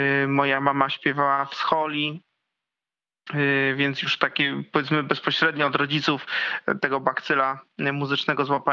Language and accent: Polish; Kluczbork, Opole Voivodeship, Poland; born there; urodziłem się w Polsce, w województwie opolskim, w miejscowości Kluczbork.